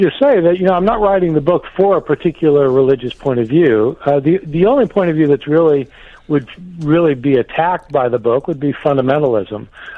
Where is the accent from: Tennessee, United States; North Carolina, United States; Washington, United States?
North Carolina, United States; I'm from North Carolina.